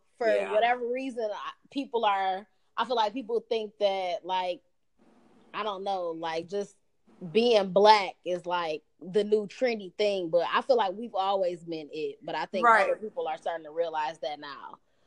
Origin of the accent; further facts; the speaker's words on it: Detroit, Michigan, United States; Okay, I'm from Detroit.